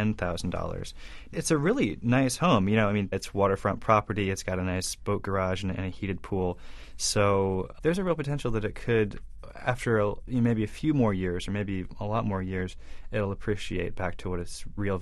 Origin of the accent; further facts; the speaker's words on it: New York, United States; I mean, as a New Yorker, I guess I just have an interest in real estate like anybody else.